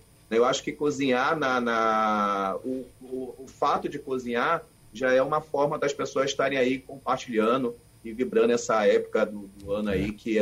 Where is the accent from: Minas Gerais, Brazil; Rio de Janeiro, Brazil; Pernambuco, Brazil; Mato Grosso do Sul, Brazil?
Rio de Janeiro, Brazil; Eu sou carioca nato, mas de avós pernambucanos, e me digo pernambucano